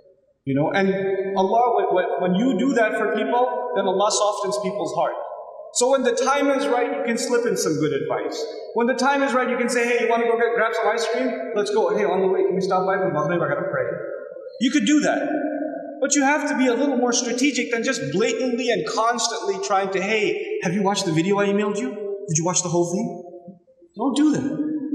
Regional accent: United States; I know you're not used to that, but I'm from America.

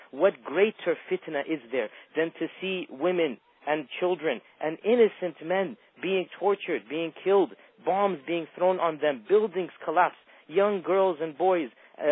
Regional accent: United States; I speak from America as an American

